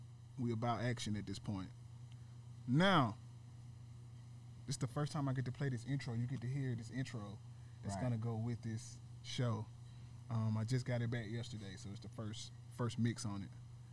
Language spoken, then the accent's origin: English; Columbus, Mississippi, United States; live from Columbus, Mississippi, my hometown, man.